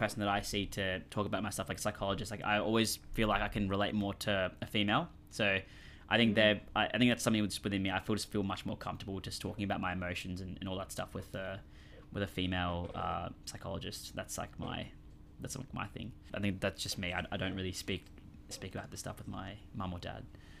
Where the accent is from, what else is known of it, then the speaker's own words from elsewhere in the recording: India; I became more proud of being and embracing that difference and being more proud of being Indian. So I'm not embarrassed now when I go to the cricket and I go and see the Indian drums.